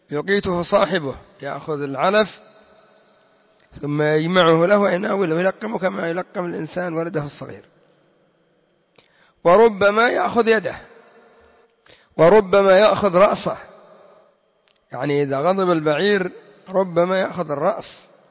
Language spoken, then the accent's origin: Arabic; Yemen; ربما هذا القاز، ايش يسموه يا اخو عندنا في اليمن؟